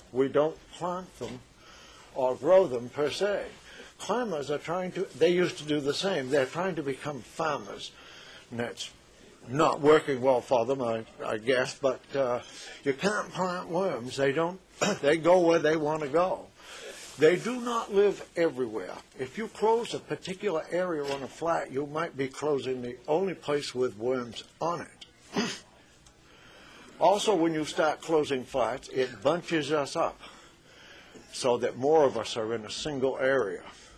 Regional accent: Wiscasset, Maine, United States; Mr. Chairman, members of this committee, I'm from Wiscasset. I've dug worms for a long, long time.

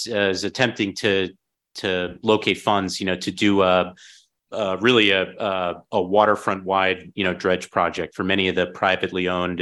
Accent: Maine, United States; As a former merchant mariner, it's a great honor to be back in my home state doing this work that I love while being able to go home to my family every night.

